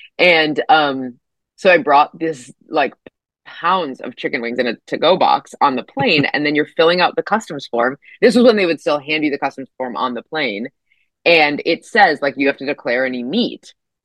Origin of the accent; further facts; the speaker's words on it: United States; I don't know if they just like got it sort of mistaken because I'm an American.